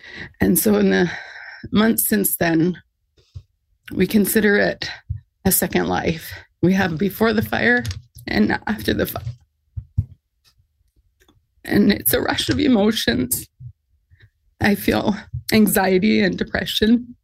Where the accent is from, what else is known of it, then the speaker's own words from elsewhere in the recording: Kelowna, British Columbia, Canada; I'm from Kelowna, British Columbia.